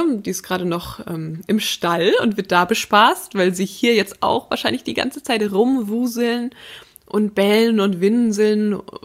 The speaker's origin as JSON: {"language": "German", "region": "Schleswig-Holstein", "country": "Germany"}